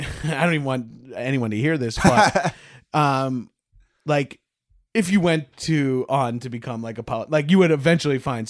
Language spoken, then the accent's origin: English; South Africa; As a South African man.